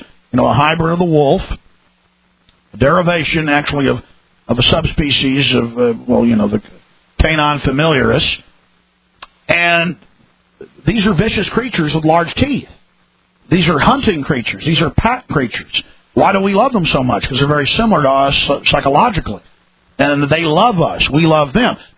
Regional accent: Dallas, Texas, United States; now in Austin, United States; growing up in Dallas, for some reason during the 80s, it was a lot rougher, in the early 90s, was a lot rougher than what I've seen in Austin, Texas

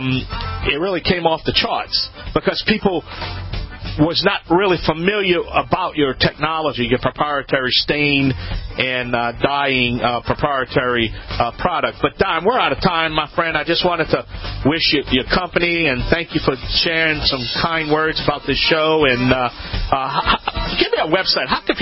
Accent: Louisiana, United States

